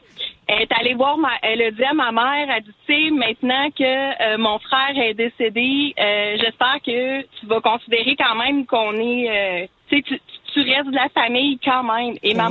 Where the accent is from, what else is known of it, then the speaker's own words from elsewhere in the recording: Quebec, Canada; Puis on vient de la Gaspésie, donc...